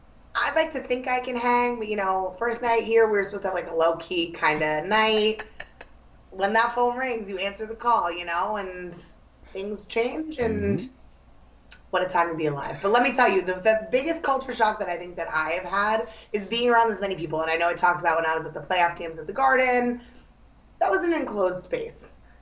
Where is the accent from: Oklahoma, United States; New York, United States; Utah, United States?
New York, United States; now in Hoboken, United States; especially as a New Yorker, wouldn't really faze me.